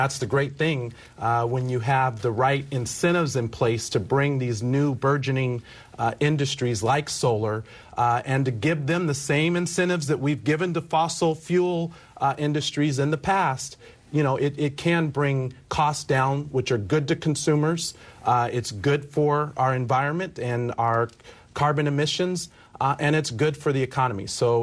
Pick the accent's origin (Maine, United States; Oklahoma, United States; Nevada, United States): Nevada, United States; Las Vegas; You know, because I grew up in Las Vegas, attended school at UNR, I've had the opportunity to see every aspect of our great state.